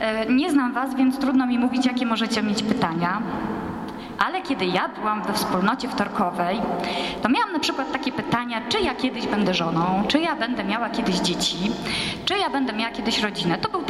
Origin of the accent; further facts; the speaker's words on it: Warmian-Masurian Voivodeship, Poland; Ja pochodzę z Mazur, więc podróż w góry trwała tak, że wsiadało się wieczorem i rano się było w górach.